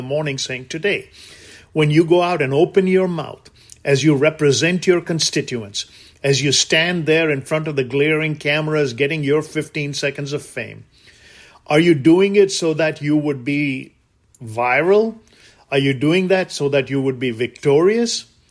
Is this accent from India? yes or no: yes; India; moved away; I came from India. I still go back to India. I'm still a taxpayer in India. I travel back and forth. I love my homeland.